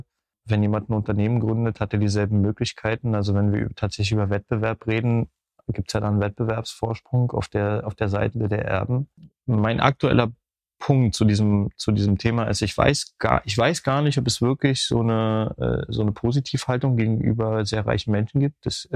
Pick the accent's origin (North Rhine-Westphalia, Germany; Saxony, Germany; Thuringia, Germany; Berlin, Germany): Berlin, Germany; ich komme aus Köpenick dort